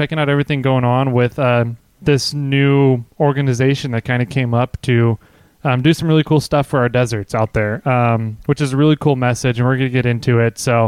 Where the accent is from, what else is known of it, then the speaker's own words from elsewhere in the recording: Tulare, California, United States; I grew up in Tulare, Visalia. I know how to roll my R's.